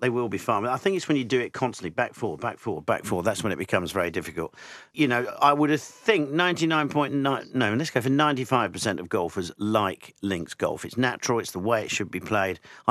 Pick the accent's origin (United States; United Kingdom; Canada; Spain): United Kingdom; But as a kid, you know, growing up in the United Kingdom, you're brought up on that sort of stuff.